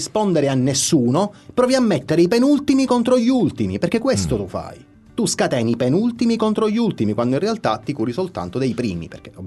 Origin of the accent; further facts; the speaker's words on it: Sicily, Italy; A questo punto io da siciliano mi chiedo